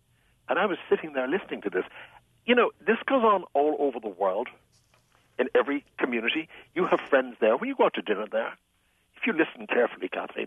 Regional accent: Ireland; now in United States; You know, in Ireland, when I grew up in Ireland

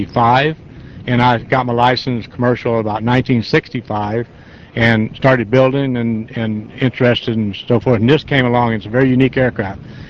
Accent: Louisiana, United States; I grew up in Louisiana next to four or five Air Force bases during World War II

